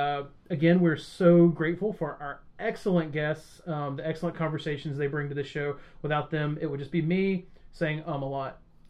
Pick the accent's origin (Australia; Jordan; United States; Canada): Australia; But I can understand, as an Australian, how you would basically pretend that Britain doesn't exist